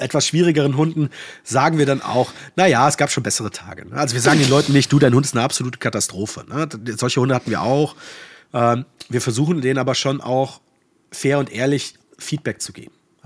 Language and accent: German; Cologne, North Rhine-Westphalia, Germany; ich bin ja aus Köln.